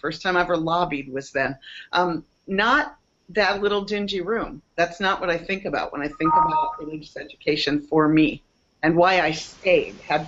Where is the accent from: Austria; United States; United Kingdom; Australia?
United States; Charleston, West Virginia; I grew up in Charleston, West Virginia, in this little UU congregation with like a bunch of kids and really like a dingy, moldy basement and old curriculum.